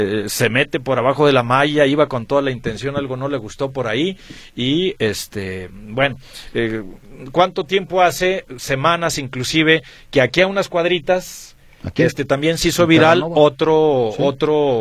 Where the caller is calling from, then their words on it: Zapopan, Jalisco, Mexico; de Zapopan.